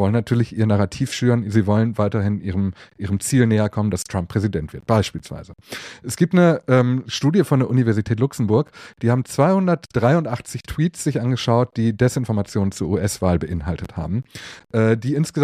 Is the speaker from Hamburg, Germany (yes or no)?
no; Mülheim an der Ruhr, North Rhine-Westphalia, Germany; ich komme aus Mülheim an der Ruhr. Das ist eine kleine Stadt im Ruhrgebiet, die hat 175.000 Einwohnerinnen und Einwohner